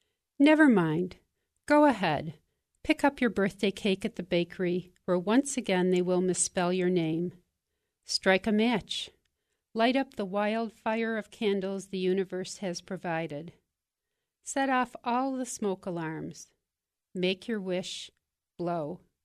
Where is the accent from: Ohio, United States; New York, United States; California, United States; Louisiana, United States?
Ohio, United States; Xenia; I'm a poet from Xenia, Ohio.